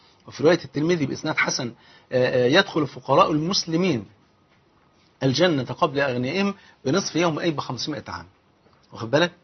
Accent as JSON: {"language": "Arabic", "country": "Egypt", "said": "لذلك حتى المثل عندنا في مصر يقول لك ما يقولك ما تهنش غير على الفقير"}